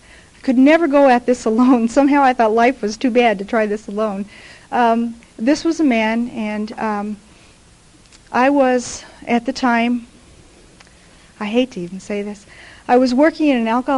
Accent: Nebraska, United States; moved away as an adult; now in Colorado, United States; I packed up the kid, packed up the car, and we came out to Colorado. I grew up in Nebraska.

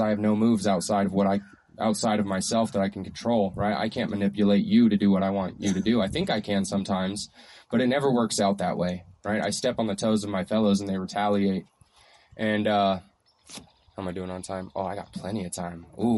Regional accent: Flagstaff, Arizona, United States; I was born and raised in Flagstaff. I've lived in Flagstaff my entire life.

